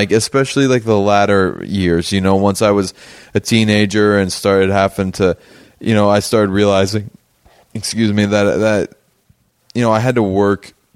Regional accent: Pittsburgh, Pennsylvania, United States; Yeah, man. I'm from Pittsburgh

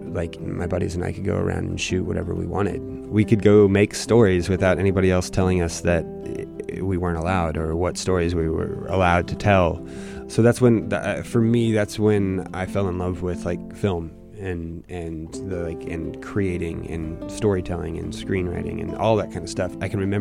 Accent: New Hampshire, United States; born there; I was born in New Hampshire. My father was in the Air Force, so we weren't long anywhere.

